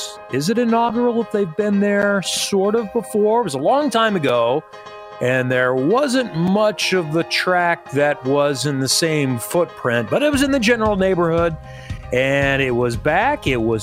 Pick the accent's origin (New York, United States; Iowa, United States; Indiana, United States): Indiana, United States; So, I'm from the Ben Davis area. I'm not from Kokomo or Franklin or other parts. I grew up in a diverse background, and I listened to … as a kid.